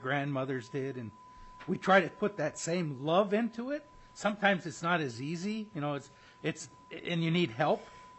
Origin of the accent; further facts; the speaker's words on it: Minnesota, United States; I come from the Iron Range.